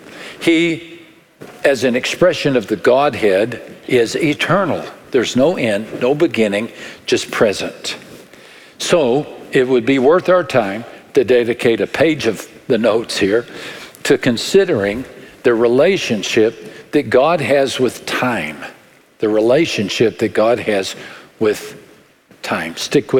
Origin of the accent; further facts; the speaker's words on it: Texas, United States; accent: West Texas; My West Texas accent has a hard time with that word.